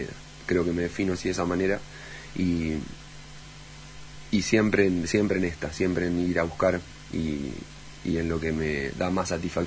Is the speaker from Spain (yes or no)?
no; Necochea, Buenos Aires Province, Argentina; also born or lived in La Plata; now in Casbas, Argentina; soy de la ciudad de Casbas. Nací aquí, me crié en Necochea, pasé mi niñez ahí. Estudié en La Plata en mi adolescencia y me radiqué definitivamente aquí, en Casbas.